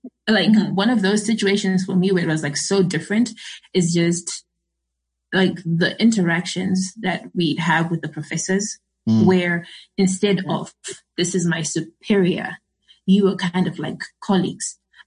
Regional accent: Zimbabwe; I'm from Zimbabwe.

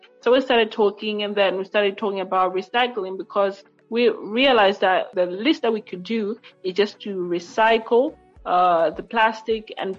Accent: Lilongwe, Central Region, Malawi; I am from Lilongwe, Malawi, and I am a Freedom Pioneer of Africa.

